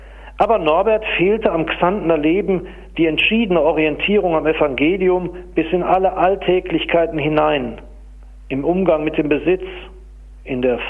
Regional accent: Duisburg, North Rhine-Westphalia, Germany; hier in meiner Heimat in Hamborn

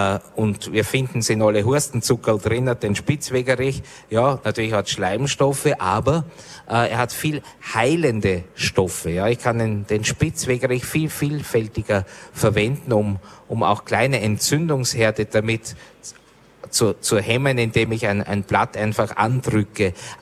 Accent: Austria; Also Wimmerl heißt bei uns in Österreich Pickel.

